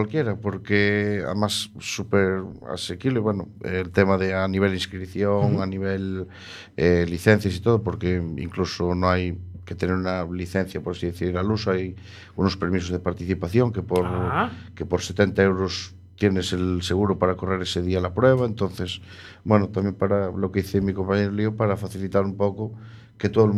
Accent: Arteixo, Galicia, Spain; Sí, claro, somos los dos de Arteix.

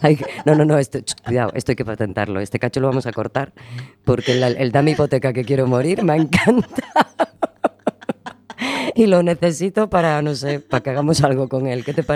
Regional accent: Galicia, Spain; soy gallega

